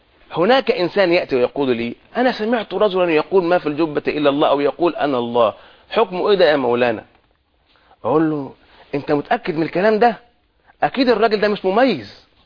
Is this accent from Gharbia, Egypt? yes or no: no; Alexandria, Alexandria Governorate, Egypt; عندنا في الإسكندرية مثلا أكبر زاوية